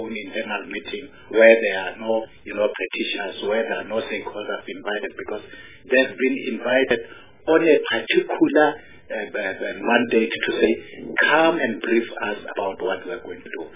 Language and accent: English; Limpopo, South Africa; I'm hailing from Limpopo. It's where I come from.